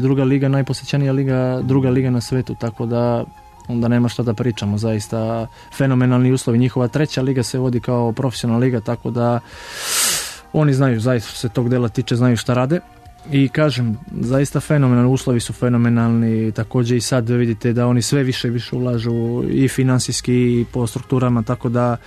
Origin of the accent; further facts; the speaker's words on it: Lovćenac, Vojvodina, Serbia; mi smo oboje iz Lovćenca